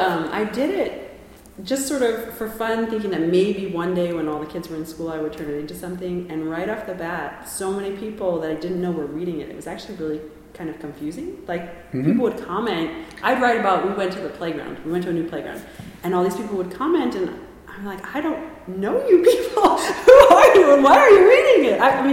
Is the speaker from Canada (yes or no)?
yes; Canada; now in Austin, United States; we moved here from Canada and there in the winter it gets minus 40.